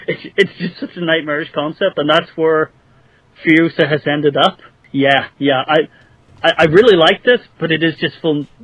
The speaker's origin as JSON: {"language": "English", "country": "Ireland", "said": "I already know a fair bit about simply from being Irish and knowing about my history."}